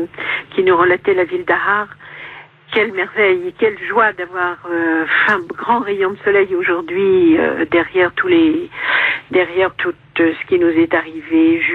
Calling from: Saint-Maur, Île-de-France, France

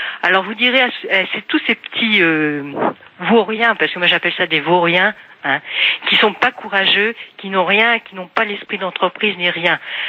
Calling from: La Garenne-Colombes, Île-de-France, France; de la Garenne-Colombe.

